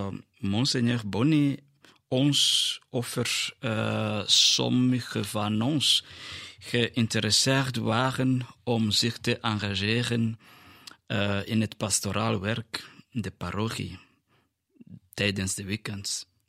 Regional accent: Rwanda; now in Belgium; Ja, ik ben afkomstig van Rwanda. En binnen 2 maanden vier ik 15 jaar priester.

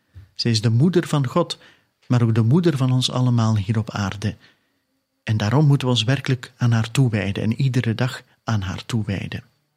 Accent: Turkey; now in Belgium; ik kom oorspronkelijk uit Turkije en ik woon nu 39 jaar in België. Ik ben een Assyrische christen. Ik heb altijd mijn geloof beleefd. We zijn echt diepgelovige mensen

